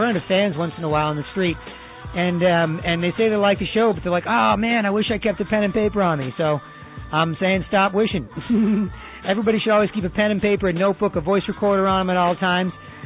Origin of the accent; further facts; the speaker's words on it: Canada; my parents are from India, and just because I'm Indian, while being Canadian